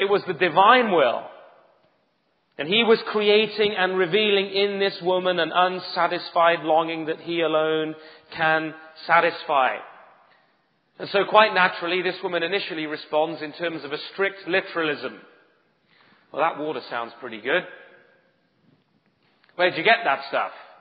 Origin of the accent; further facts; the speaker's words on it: United Kingdom; because I'm British, you haven't got one of those there